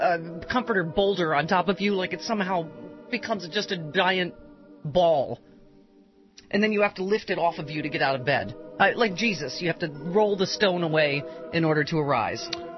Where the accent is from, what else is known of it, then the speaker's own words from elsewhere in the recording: Buffalo, New York, United States; now in Los Angeles, United States; well, I grew up in Buffalo, so I mean cold.